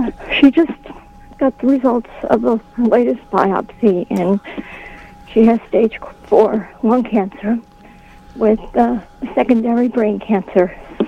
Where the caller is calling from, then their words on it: Pearl River, New York, United States; I'm calling from Pearl River.